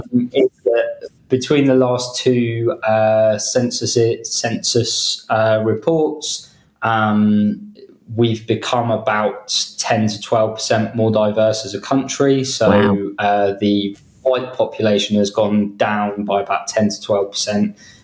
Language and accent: English; Dorchester, South West England, United Kingdom; born there; technically, I was born in Dorchester. So it was a little bit more country than that. But that was only the first kind of 5 years of my life.